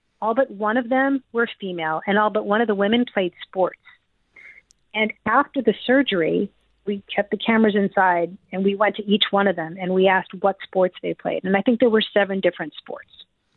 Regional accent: New Jersey, United States; I grew up in New Jersey, and we were just all about, like, you know, disco and hip hop.

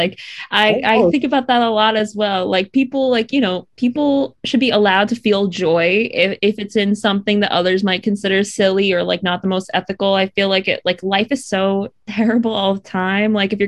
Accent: United States; I guess I have been numb to it, which is another big part of being American.

